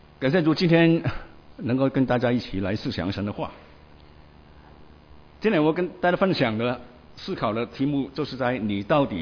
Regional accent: China; also born or lived in Beijing / Guangzhou; 我们大部分都从国内来的，我也是从国内来的。我曾经在北京住过一段时间，有差不多4年的时间，也在广州待了差不多3年多的时间。

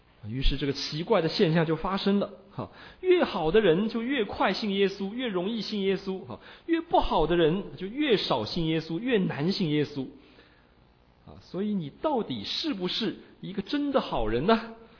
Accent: China; 特别是在我们大陆人当中哈，最多用的理由就是理性

